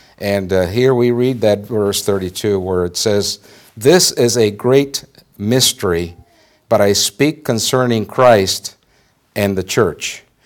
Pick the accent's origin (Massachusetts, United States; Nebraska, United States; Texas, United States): Texas, United States; born there; now in Indianapolis, United States; because we're not originally from Indiana. I was born in Texas.